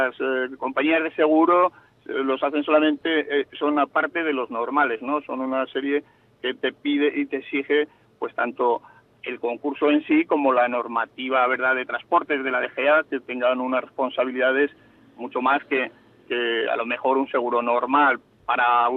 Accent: Encinacorba, Aragon, Spain; Yo soy natural de Encina Corva.

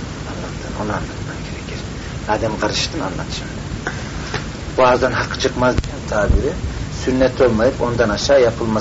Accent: Anatolia, Turkey; Abdest için. Anadolu'da bizim oralar da böyledir.

